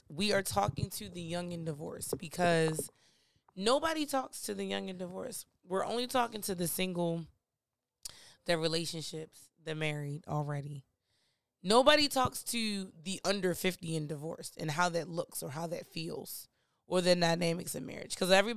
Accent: Baltimore, Maryland, United States; Yo, because I'm from Baltimore. I have to put us on.

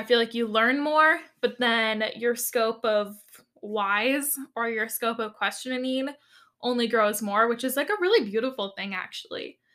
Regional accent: United States; when I grew up in America in the 21st century

